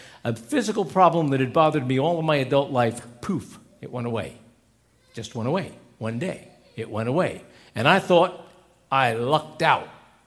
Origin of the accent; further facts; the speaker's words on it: Reading, United States; I was the assistant to the mayor of my hometown, Reading, which is a little larger than Troy.